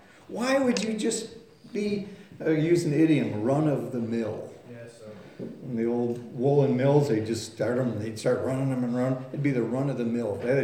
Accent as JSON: {"language": "English", "region": "Scotland", "country": "United Kingdom", "said": "Maybe it's just because I'm a Scotsman"}